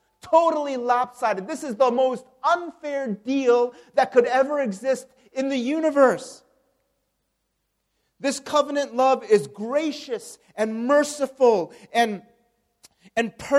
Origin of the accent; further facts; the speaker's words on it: United States; There's one thing I miss about I'm from the United States. There's one thing I miss about the United States, especially eating out.